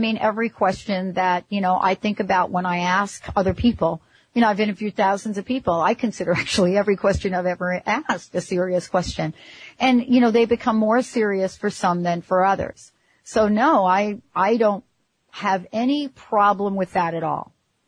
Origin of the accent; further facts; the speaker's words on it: Bronx, New York, United States; I grew up in the Bronx, so our version of a water slide was popping open a fire hydrant.